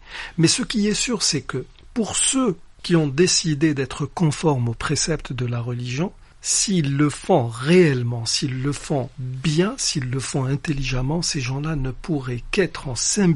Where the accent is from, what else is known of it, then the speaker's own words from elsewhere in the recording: Algeria; en tant qu'Algérien